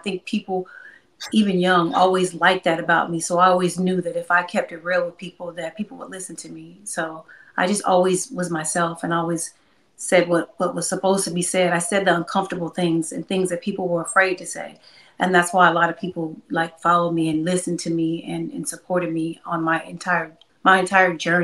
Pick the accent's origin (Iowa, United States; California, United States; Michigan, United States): California, United States; Inglewood; also born or lived in St. Louis, Missouri; Young black girl from Inglewood, California. I was born in St. Louis, Missouri. I never want people to not know that part about me. Born in St. Louis, moved to Los Angeles around the age between like 4 and 5 years old.